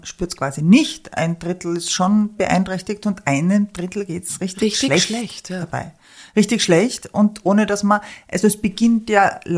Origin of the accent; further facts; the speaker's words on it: Salzburg, Austria; Also ich bin 71er Baujahr, ich bin allerdings auch weiter im Westen aufgewachsen. Das ist, also in Salzburg